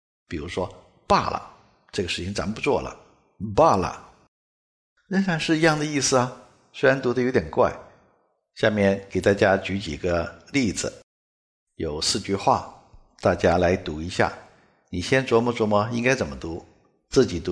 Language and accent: Chinese; China; 作为中国人，我们说的都是汉语，主要是普通话，也有一些朋友会说方言。